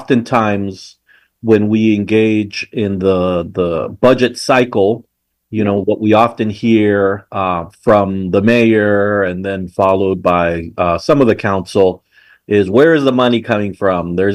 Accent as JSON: {"language": "English", "country": "Peru", "said": "I'm from Peru, so we got the Andean connection going on this afternoon"}